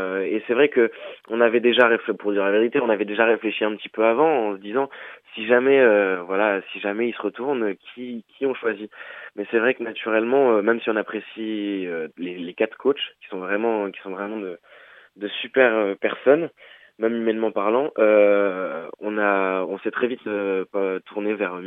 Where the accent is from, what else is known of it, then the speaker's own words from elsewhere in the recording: Lille, Hauts-de-France, France; now in Paris, France; Moi, je viens de Lille